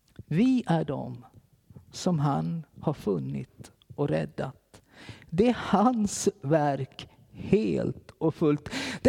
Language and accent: Swedish; Kalmar, Kalmar County, Sweden; när jag växte upp i Philadelphia i Kalmar.